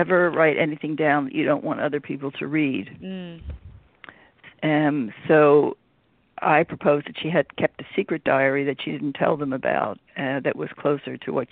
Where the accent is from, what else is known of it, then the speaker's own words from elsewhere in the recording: Philadelphia, Pennsylvania, United States; I grew up in Philadelphia